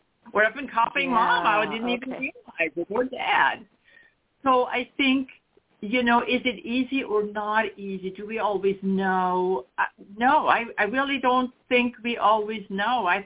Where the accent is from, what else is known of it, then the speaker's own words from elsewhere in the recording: Switzerland; now in United States; that's ultimately then what led me to leave my home country, Switzerland, and basically move to the United States to explore this amazing world.